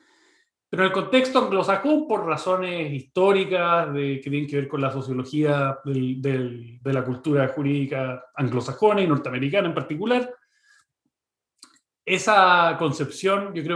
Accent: Chile; los que, como los chilenos, crecimos aprendiendo de la teoría del negocio jurídico

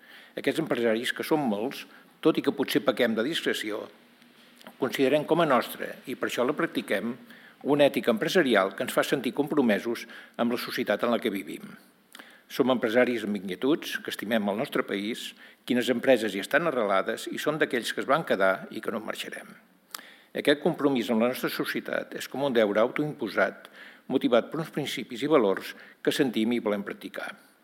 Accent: Santa Coloma de Farners, Catalonia, Spain; en el meu poble de Santa Coloma de Farners

